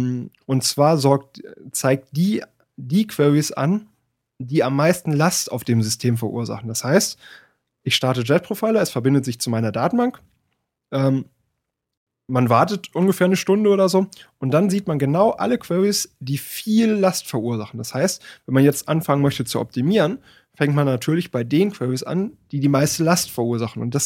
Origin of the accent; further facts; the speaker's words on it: Bielefeld, North Rhine-Westphalia, Germany; Ich komme aus Bielefeld